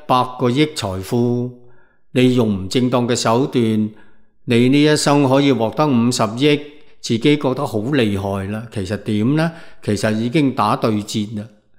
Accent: China; 我哋中国人常讲贵为天子，富有四海

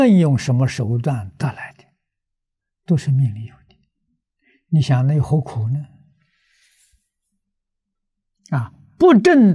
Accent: China; 我们中国人常说，贵为天子，富有四海

